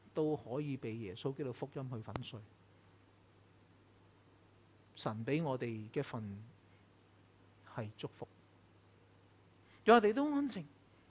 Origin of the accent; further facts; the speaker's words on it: China; 因為佢係中國人，我係中國人，我明白佢所講嘅處境。